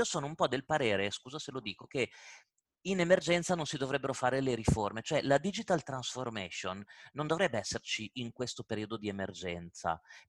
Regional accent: Emilia-Romagna, Italy; io sono emiliano di origine, vengo dal tessuto della micro, piccola e media impresa.

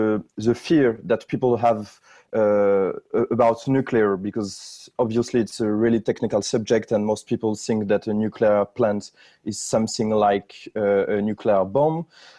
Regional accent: France; I'm from France and we developed nuclear really early.

